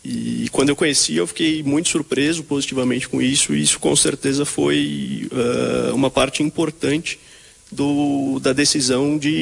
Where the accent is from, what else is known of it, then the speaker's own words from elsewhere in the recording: São Paulo, Brazil; now in Vacaria, Brazil; Eu sou de São Paulo, São Paulo capital.